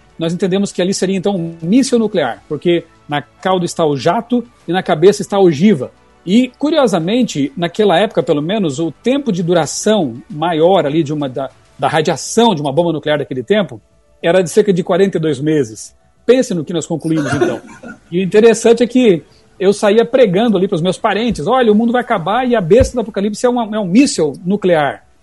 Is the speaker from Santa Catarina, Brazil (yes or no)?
yes; Criciúma, Santa Catarina, Brazil; eu era um garotinho, estudava lá no ensino fundamental, naquele tempo nem chamava ensino fundamental, na minha cidade natal de Criciúma, Santa Catarina. Um abraço para os meus amigos de Criciúma, meus conterrâneos.